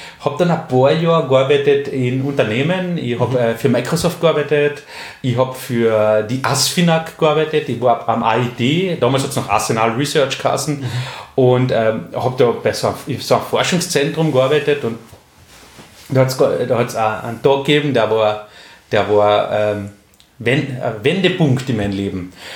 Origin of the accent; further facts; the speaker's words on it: Köstenberg, Carinthia, Austria; Ich bin 39 Jahre alt, gebürtiger Kärntner, komme aus Köstenberg, wenn das wer kennt, wunderschöne Gegend in Kärnten.